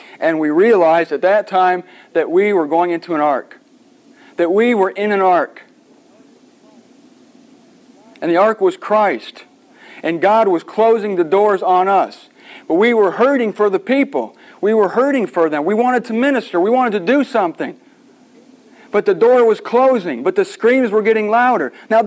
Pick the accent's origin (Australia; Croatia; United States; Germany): United States; Canton; I'm from Canton.